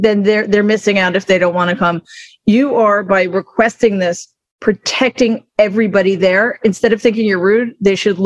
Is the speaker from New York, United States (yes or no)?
yes; New York, United States; I'm from New York. We have lived through 13 months of absolute hell.